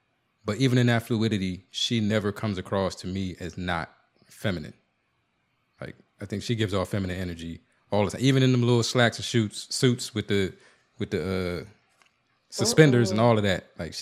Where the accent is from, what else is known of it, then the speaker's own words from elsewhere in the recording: Washington, District of Columbia, United States; And D.C. usually isn't identified as the South, but to me, D.C. is a small Southern town.